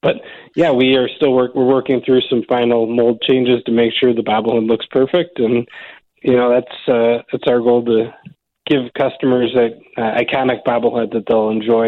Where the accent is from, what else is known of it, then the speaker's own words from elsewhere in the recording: Rockford, Illinois, United States; now in Milwaukee, United States; we're both from Rockford, Illinois, so we're here in Milwaukee.